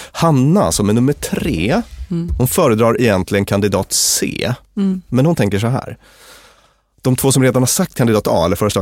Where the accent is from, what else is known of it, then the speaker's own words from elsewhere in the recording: Luleå, Norrbotten County, Sweden; jag kommer ändå från Luleå